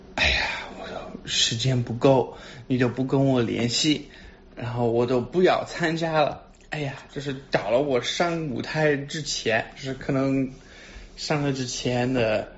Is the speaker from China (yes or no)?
no; United States; 我可能就是在美国长大，我从来没有想过会有这么多的人会参加这种活动